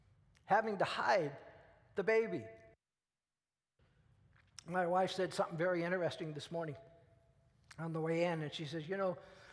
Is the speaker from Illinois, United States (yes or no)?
yes; Peoria, Illinois, United States; also born or lived in Missouri; I was born in Missouri and raised in Peoria.